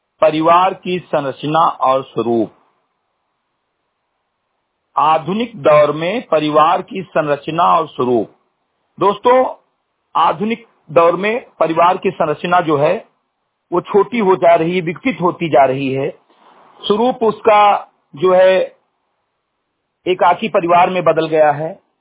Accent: Uttar Pradesh, India; ग्राम post चंद्री घटही विकास खंड मेनपुरवा जनपद बहराइच का मूल निवासी हूं

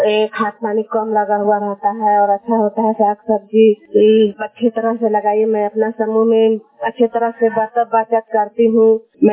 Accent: Ghatara Math, India; मैं घटारा मठ की रहने वाली हूँ।

